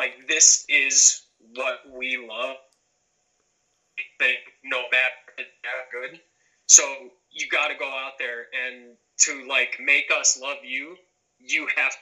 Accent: Chicago, Illinois, United States; maybe they can, you know, learn to kind of incorporate it into themselves like we do as Chicagoans every day.

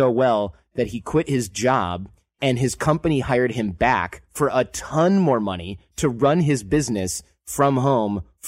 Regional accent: Michigan, United States; Or if you grew up where I grew up in Michigan, or if you're from Los Angeles, you say, I can't even, right?

